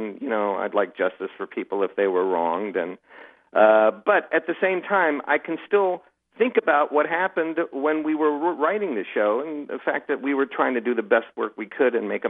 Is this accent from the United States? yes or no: yes; Ohio, United States; I was raised in Ohio, not a barbecue hotbed, so to speak.